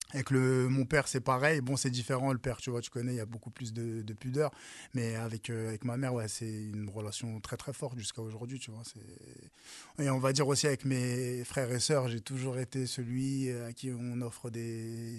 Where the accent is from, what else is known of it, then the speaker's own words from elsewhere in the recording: Vigneux-sur-Seine, Île-de-France, France; also born or lived in Arpajon; je suis né à Arpajon, dans le 91. Donc, j'y suis resté jusqu'à à peu près mes... Pardon, jusqu'à à peu près mes 8 ans, 9 ans. Et en 99, j'arrive à Vigneux-sur-Seine.